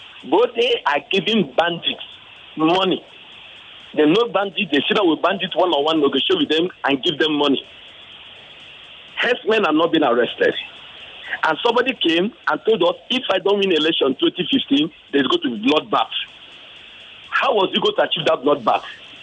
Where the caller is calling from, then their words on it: Lekki, Lagos, Nigeria; I'm calling from Lekki.